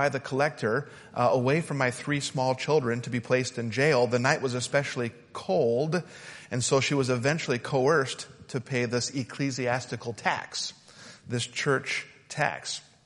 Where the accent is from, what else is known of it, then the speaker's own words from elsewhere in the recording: Utah, United States; So imagine, I grew up in Utah, imagine the IRS coming to my parents and collecting money to upkeep the Mormon churches out there and pay the salaries of the bishops out there.